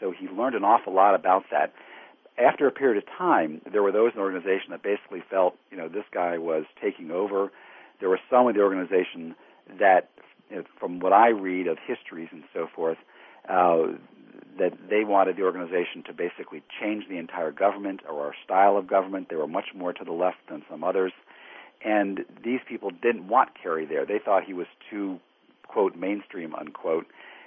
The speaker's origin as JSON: {"language": "English", "town": "Washington", "region": "District of Columbia", "country": "United States", "tie": "born or raised there", "said": "I grew up in Washington, D.C., so I remember the protests happening downtown"}